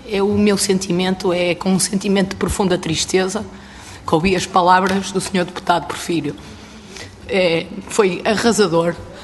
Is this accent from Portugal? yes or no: yes; São João da Madeira, Aveiro, Portugal; Sou de São João da Madeira, distrito de Aveiro, e trabalhei, na maioria das vezes, no distrito de Viseu.